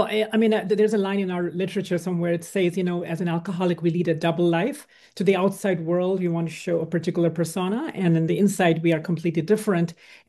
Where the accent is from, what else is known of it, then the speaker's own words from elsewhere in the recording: India; I grew up in India. And I was born in India and raised in India. And I grew up in a family where there was no alcohol, no drugs